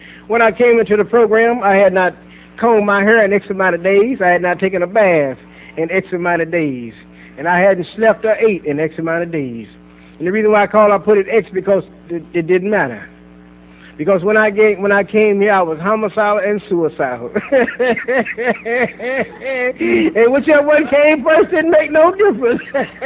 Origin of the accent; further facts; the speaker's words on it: Dallas, Texas, United States; Born and raised in Dallas, Texas, July the 28th, 1949. That means I'm 51 years old